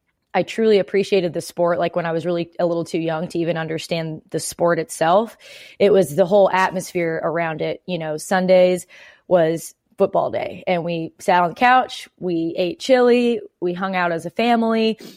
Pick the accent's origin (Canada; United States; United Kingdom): Canada; a lot of people assume I'm a Bills fan just because I'm Canadian.